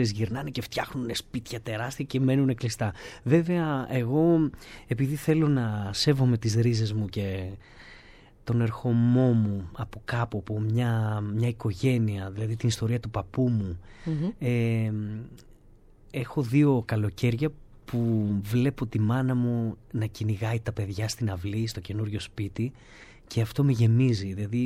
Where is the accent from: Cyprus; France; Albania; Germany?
France; Metz, Grand Est; επειδή έχω μεγαλώσει εκεί, είναι η πατρίδα μου το Μέτς στο κέντρο